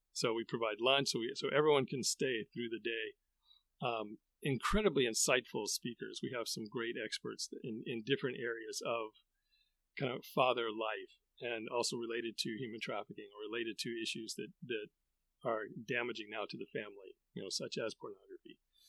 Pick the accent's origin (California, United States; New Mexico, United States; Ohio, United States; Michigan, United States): California, United States; Los Angeles; also born or lived in Japan / Texas; But before that, I lived in Japan for 8 years. I grew up here in Los Angeles.